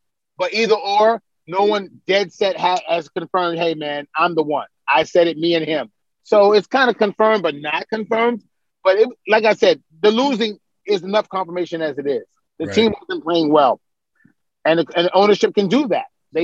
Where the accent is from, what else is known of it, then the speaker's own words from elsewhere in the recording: Brooklyn, New York, United States; I'm a realist. I'm from Brooklyn.